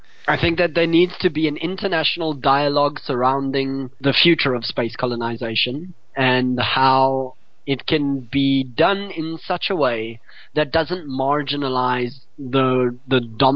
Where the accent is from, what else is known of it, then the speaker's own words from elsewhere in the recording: South Africa; as a South African